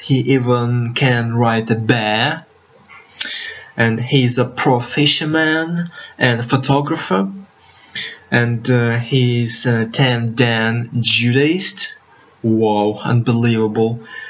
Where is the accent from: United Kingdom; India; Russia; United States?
Russia; English is a second language; I'm from Russia, comrades, and I'm going to destroy Facebook and Twitter.